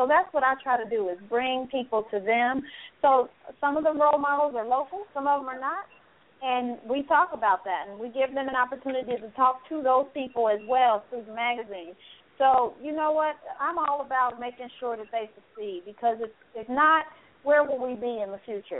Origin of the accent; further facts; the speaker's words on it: Kansas City, Missouri, United States; I'm from the Shelby State. Yeah, Missouri in the house. KC in the house, straight out of KC.